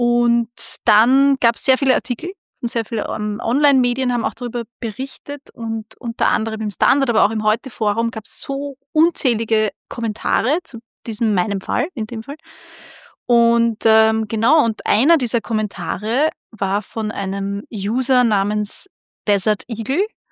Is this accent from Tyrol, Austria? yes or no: no; Vienna, Austria; Ich bin zwar in Wien geboren und aufgewachsen, also ich bin Wienerin